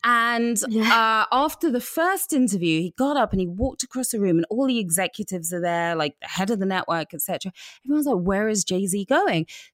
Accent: United Kingdom; accent: British; Obviously British, right? You can tell by the accent. It's got a slight American twang. It's not fake. My real accent now.

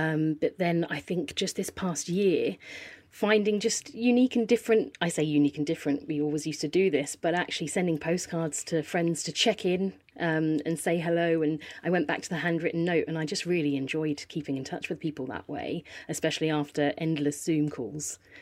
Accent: Poole, South West England, United Kingdom; also born or lived in London; I was born in Poole Hospital, grew up down here, and after university and living here for a bit, I moved to London for 13 years. And I think lockdown was the time where I had a think about where I wanted to be. And I came back to where I'm from.

